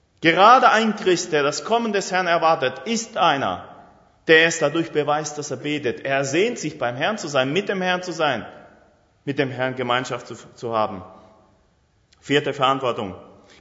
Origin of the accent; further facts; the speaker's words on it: Argentina; now in Germany; Bei uns in Argentinien ist es richtig eine Plage. Nicht nur unter Jugendlichen, sondern auch praktisch alle haben Facebook.